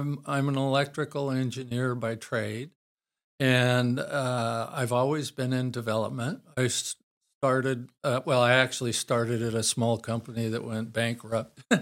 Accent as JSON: {"language": "English", "town": "San Luis Obispo", "region": "California", "country": "United States", "tie": "born there", "said": "An old family friend, I was born in San Luis Obispo."}